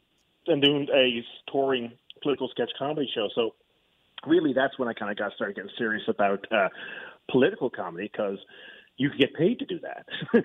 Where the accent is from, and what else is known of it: St. John's, Newfoundland and Labrador, Canada; born or raised there